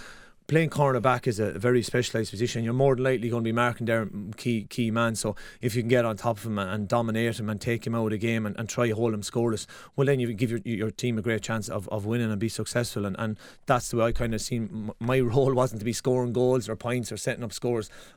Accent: Kilkenny, Leinster, Ireland; born there; I was born in Kilkenny and had a great career.

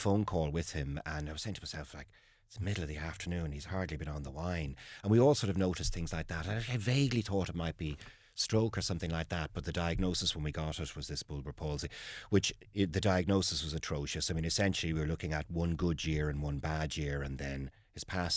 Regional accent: Dublin, Leinster, Ireland; I was born and raised in Dublin. My father's from Sligo, my mother from Laois. But I grew up in South Dublin. Now, the family moved a few times. So I was in Kilmacud, I was in Blackrock, I was in Ranelagh.

